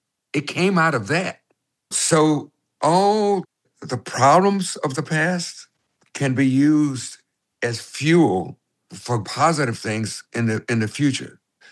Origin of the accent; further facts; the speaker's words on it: Chicago, Illinois, United States; Now here we are on the 15th anniversary of International Jazz Day, having it in my hometown.